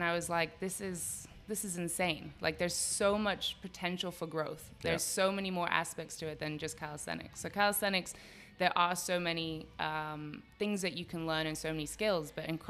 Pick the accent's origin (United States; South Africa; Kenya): South Africa; moved away as an adult; now in United Arab Emirates; So I'm originally South African, but I've lived in the UAE for the last 26 years.